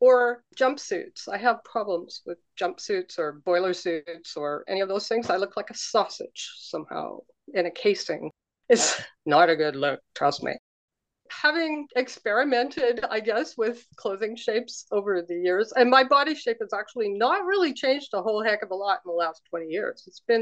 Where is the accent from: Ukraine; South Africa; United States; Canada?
Canada; but apparently people think I'm from California sometimes, but you know, it's Canada.